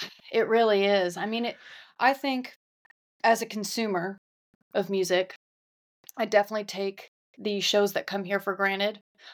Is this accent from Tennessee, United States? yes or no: yes; Nashville, Tennessee, United States; born there; Yep, I was born on West End.